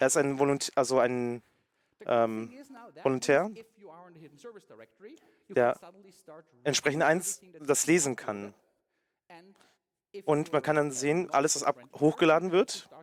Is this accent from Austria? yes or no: yes; Austria; weil in Österreich, wo ich herkomme, ist halt eben ein Problem